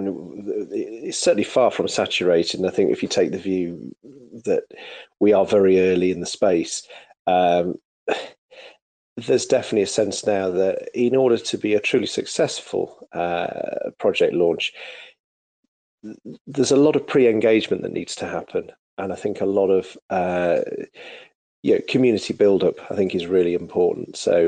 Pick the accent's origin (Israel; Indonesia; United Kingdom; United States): United Kingdom; And I'm a Brit myself, but I do love American sports.